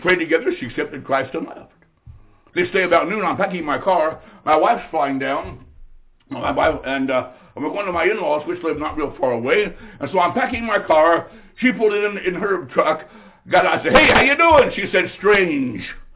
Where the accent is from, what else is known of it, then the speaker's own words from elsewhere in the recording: Illinois, United States; I said, ma'am, I'm from Illinois.